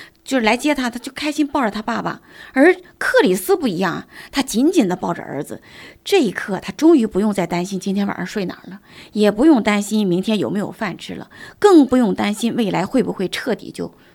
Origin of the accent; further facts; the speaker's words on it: China; 我们中国人可能听到一句话，老人说的，我很小很小的时候说的